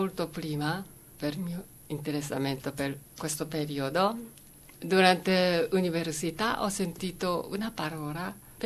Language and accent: Italian; Japan; Italian is a second language; perché sono giapponese 100%, siamo stati educati